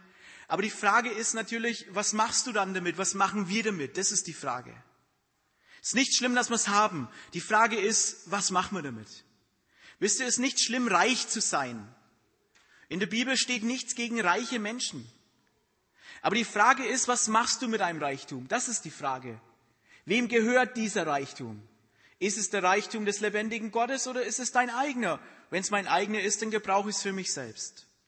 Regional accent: Bavaria, Germany; Aber ich bin Franke. Von daher ist es schwierig.

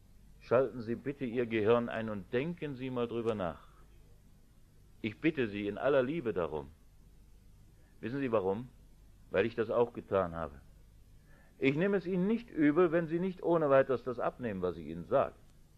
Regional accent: North Rhine-Westphalia, Germany; Ich komme auch vom Land, aus dem Oberbergischen, und ich weiß, da kennt jeder jeden sehr genau.

